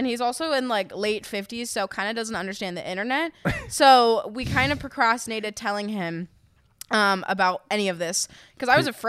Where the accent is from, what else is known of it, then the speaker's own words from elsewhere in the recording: Virginia, United States; moved away as an adult; now in San Diego, United States; No, I grew up in Virginia.